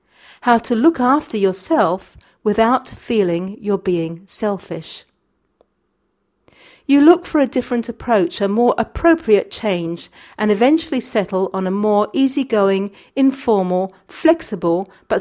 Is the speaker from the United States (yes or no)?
no; Colombia; And on the other hand, there is a deep longing for returning back to my home country where my entire family lives, and that's Colombia.